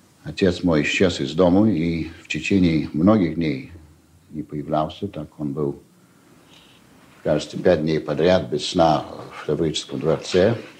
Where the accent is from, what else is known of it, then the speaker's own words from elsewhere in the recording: Saint Petersburg, Russia; born there; Я родился в Петербурге в 1905 году, 3 апреля, на Бассейной улице.